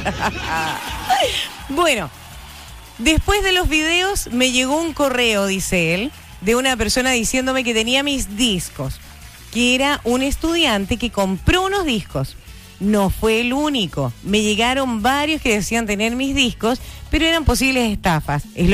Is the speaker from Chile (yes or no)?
yes; Chile; Somos. Porque somos todos chilenos, por supuesto.